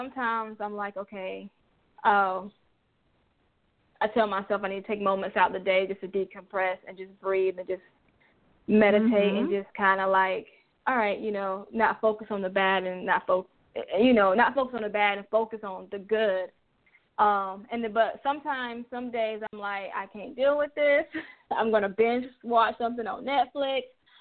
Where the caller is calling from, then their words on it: Atlanta, Georgia, United States; I'm calling from Atlanta.